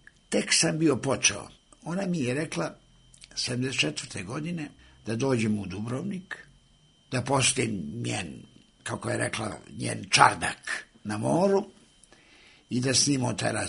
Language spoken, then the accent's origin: Serbian; Valjevo, Šumadija and Western Serbia, Serbia; now in Belgrade, Serbia; kakva je bila moja provincijska generacija, sam došao iz Valjeva u Beograd